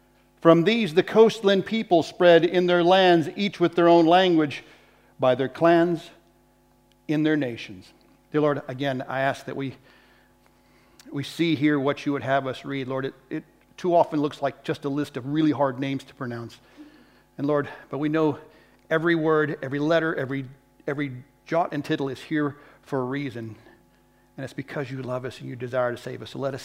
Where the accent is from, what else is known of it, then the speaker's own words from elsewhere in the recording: United States; now in United Kingdom; As an American living in Britain, I can appreciate having the same language but very different words.